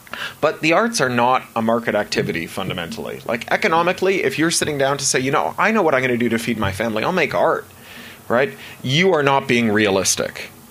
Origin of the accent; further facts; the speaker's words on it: United Kingdom; I live in the United Kingdom, as you can tell from my accent.